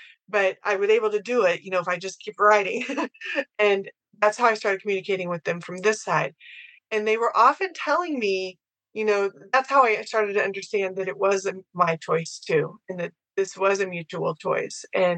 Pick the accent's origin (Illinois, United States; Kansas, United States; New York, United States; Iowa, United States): Kansas, United States; Ottawa; had gotten a job at my hometown, Ottawa University in Kansas